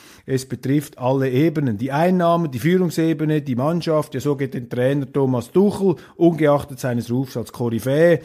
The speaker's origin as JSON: {"language": "German", "country": "Switzerland", "said": "Bald sind wir Schweizer dann vor den Deutschen."}